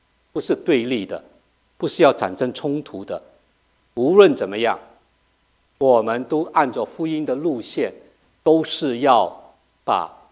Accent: Hong Kong; also born or lived in China; 我在香港长大，我在中国出生，

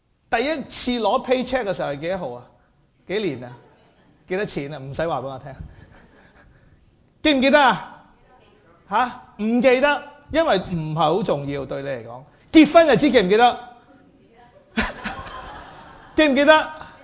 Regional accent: Hong Kong; moved away as an adult; also born or lived in South Carolina; 因为香港，我由细到大，我喺香港出世，一路到我19岁，我先离开香港，去咗第二度读书。咁咧喺美国东岸，

